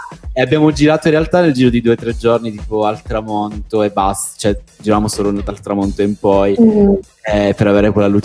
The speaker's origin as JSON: {"language": "Italian", "town": "Rosolini", "region": "Sicily", "country": "Italy", "tie": "born or raised there", "said": "è stato girato a Rosolini, nel mio paese, eravamo giù per le vacanze estive."}